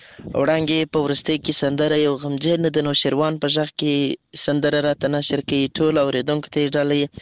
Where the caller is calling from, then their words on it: Lashkar Gah, Helmand, Afghanistan; accent: Helmandi; هغه زموږ هلمندي لهجه دی واغه میدلې نه وي در باندې لیکي تر اغله یو ځل بیا خوشاله يم چې در سره ګډونوالې … هم له هلمند مرکز لشکرګاه شاره پیغام درته پریږدم.